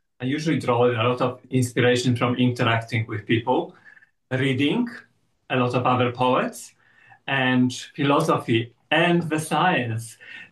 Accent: Poland; moved away as an adult; now in Melbourne, Australia; Well, I'm originally from Poland, and I finished the master's degree in logic. And then when I came and migrated to Australia, I got involved in IT.

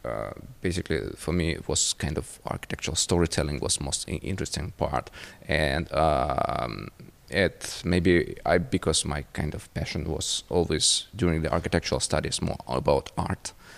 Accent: Ukraine; now in Berlin, Germany; I'm originally from Ukraine, but living for many years in Berlin.

